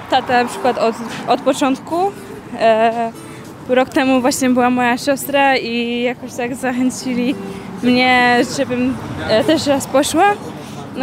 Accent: Poznań, Greater Poland Voivodeship, Poland; Z Poznania.

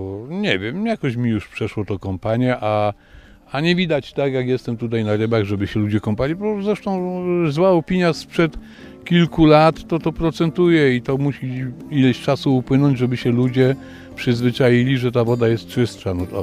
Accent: Kalisz, Greater Poland Voivodeship, Poland; Kaliszanin od urodzenia z krwi i kości.

